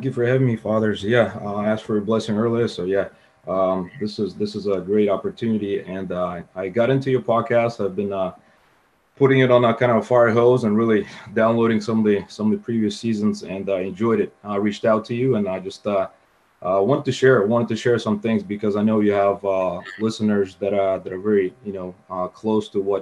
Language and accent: English; Fuquay-Varina, North Carolina, United States; lives where I grew up in Fuqua Varina, a small area in our